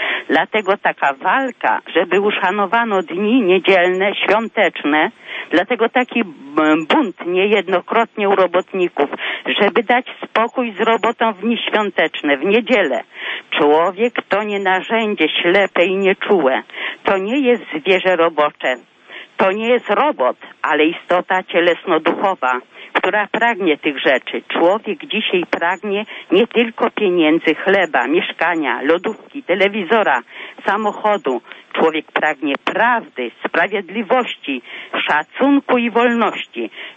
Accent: Kozienice, Masovian Voivodeship, Poland; now in Krosno, Poland; Wprawdzie ja z Krosna dzwonię, ale ja jestem rodem od Kozienic, czyli radomska diecezja.

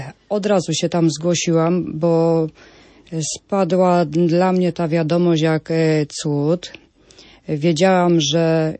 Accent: Konin, Greater Poland Voivodeship, Poland; jestem alkoholiczką i jestem z Konina.

